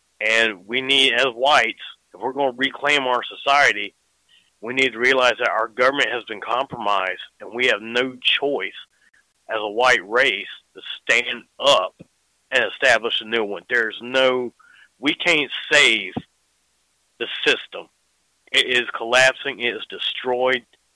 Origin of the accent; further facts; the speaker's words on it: South Carolina, United States; I'm from South Carolina in North America